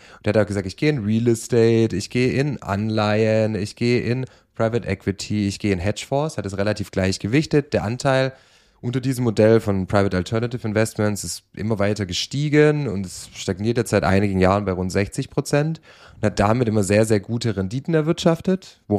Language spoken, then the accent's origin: German; Southern Germany, Germany; ich komme aus Süddeutschland